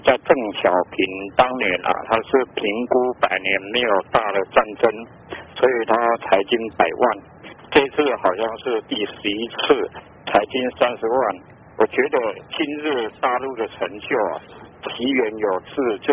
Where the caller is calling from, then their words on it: Taichung, Taiwan; 喂，我是台中的